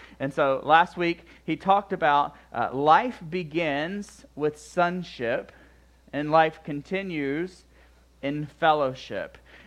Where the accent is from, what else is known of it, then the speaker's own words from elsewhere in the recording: the South, United States; I made it up. I'm from the South. I can do that.